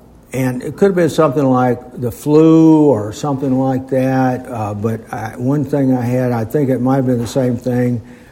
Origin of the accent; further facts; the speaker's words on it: Ellijay, Georgia, United States; born there; I'm 81 years old now, but I was born in Ellijay, Georgia in 1942. And it was a beautiful little town in those days, great place to live.